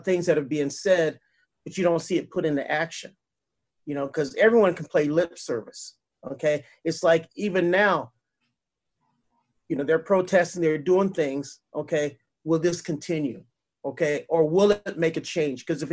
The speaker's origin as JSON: {"language": "English", "town": "Denver", "region": "Colorado", "country": "United States", "tie": "born or raised there", "also_born_or_lived": "Texas", "said": "I grew up in Texas. I was born in Texas, but my dad was in the military. So we lived in a lot of different places. And we moved to Colorado, to Denver in 1973, 1974."}